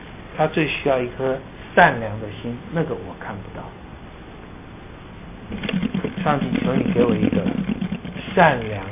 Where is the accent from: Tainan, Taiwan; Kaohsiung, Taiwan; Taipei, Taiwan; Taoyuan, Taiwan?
Taipei, Taiwan; 今天就算我在台北长大已经56年了